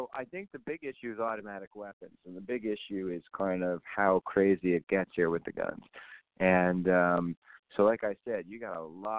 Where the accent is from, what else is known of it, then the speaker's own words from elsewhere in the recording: Canada; And I know the good side and the bad side on that as a Canadian.